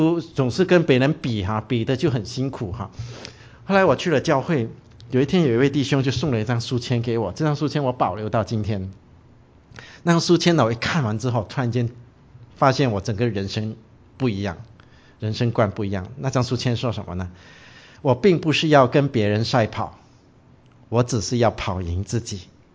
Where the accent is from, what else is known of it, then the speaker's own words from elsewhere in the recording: Brunei; also born or lived in Newfoundland, Canada; now in Canada; 因为你知道我是文莱来的，文莱是小池塘啊哈，就是竞争者不多哈